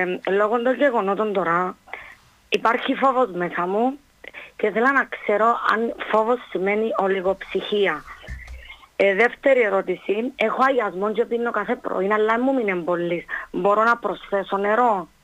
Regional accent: Sotira, Famagusta District, Cyprus; είμαι από Σωτηρά Μοχώστου

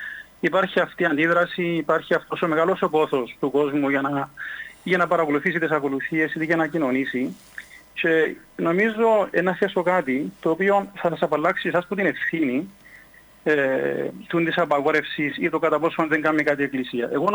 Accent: Paralimni, Famagusta District, Cyprus; είμαι από το Παραλίμνη.

